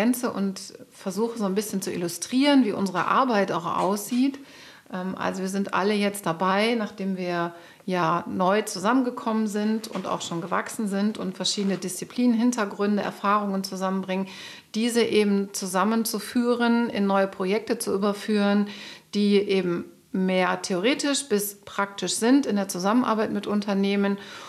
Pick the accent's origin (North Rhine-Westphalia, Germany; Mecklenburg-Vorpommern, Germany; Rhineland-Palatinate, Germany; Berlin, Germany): North Rhine-Westphalia, Germany; born there; Ich bin gebürtig aus Nordrhein-Westfalen